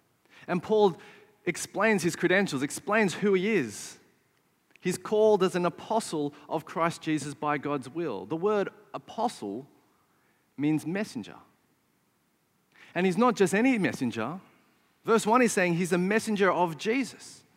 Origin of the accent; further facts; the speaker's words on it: Sydney, New South Wales, Australia; My parents, Chinese, Malaysian, is that who I am? Or am I Aussie? You know, born and bred in Western Sydney.